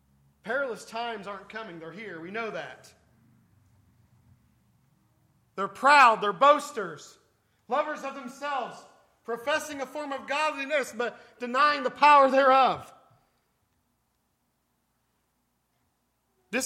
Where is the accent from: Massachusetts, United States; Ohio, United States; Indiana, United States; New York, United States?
Indiana, United States; Alexandria; I'm from Alexandria. Population of like 7.5. Not a big group. We have red gold tomatoes, amen. And the world's largest ball of paint.